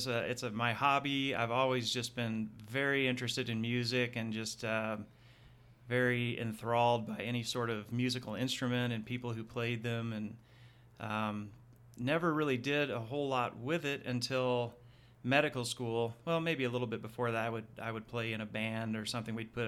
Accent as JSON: {"language": "English", "region": "Texas", "country": "United States", "also_born_or_lived": "England", "lives_now": "Utah, United States", "said": "I am from Texas originally, trained. I did my college medical school residency training in Texas."}